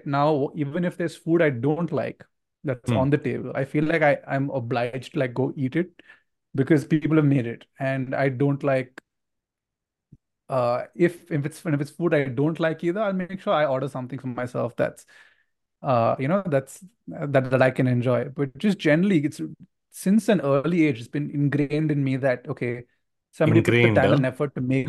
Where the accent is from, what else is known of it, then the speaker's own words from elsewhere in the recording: Mangalore, Karnataka, India; English is a second language; I had no understanding of the English language. I couldn't speak it. And because I came from Mangalore